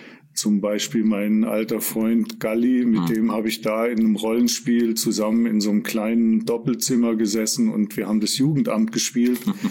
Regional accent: Lendringsen, North Rhine-Westphalia, Germany; moved away as an adult; now in Fulda, Germany; Ich nenne meinen Heimatort eigentlich immer noch gerne Lendringsen im Sauerland. Ich bin nach Fulda gekommen und habe hier Sozialarbeit studiert. Und das war 1978.

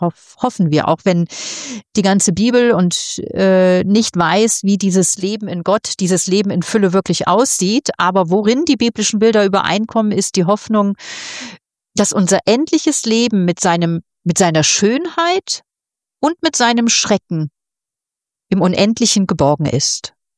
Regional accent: Northern Germany, Germany; now in Austria; Also ich lebe jetzt seit 22 Jahren in Österreich, schon eine echte Kante. Und ich komme selber aus Norddeutschland.

